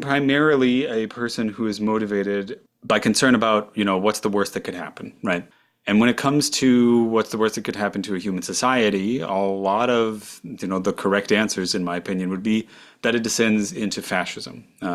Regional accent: St. Louis, Missouri, United States; I grew up in the St. Louis metropolitan area, somewhere between the Midwest and the South, as I usually describe it.

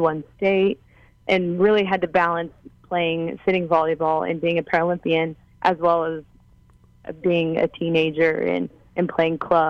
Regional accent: Oklahoma, United States; And so growing up in Oklahoma, this is actually where the sitting volleyball teams came whenever our coach Bill Hammeter took over.

